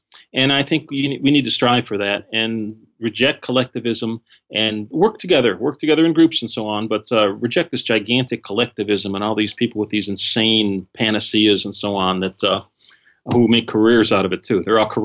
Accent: Detroit, Michigan, United States; I come from Detroit, which was a city with problems.

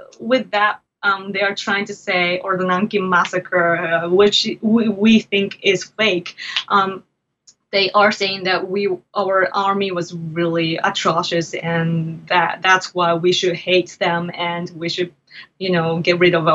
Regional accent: Fukuoka, Japan; I've even, like, visited one in Fukuoka, like, which is my hometown.

